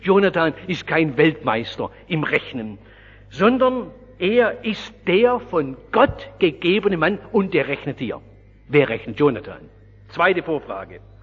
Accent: Oberndorf, Baden-Württemberg, Germany; 1945, in dieser Waffenstadt Oberndorf, wo ich groß geworden bin

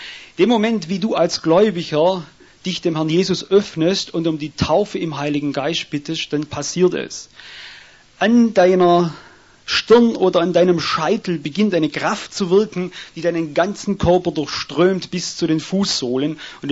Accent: Albstadt, Baden-Württemberg, Germany; ich komme aus Tailfingen, aus Albstadt.

